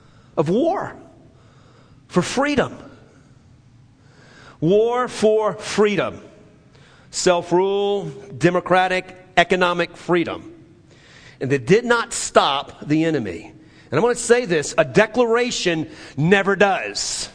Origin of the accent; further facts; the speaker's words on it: the South, United States; I'm from the South, man, okay?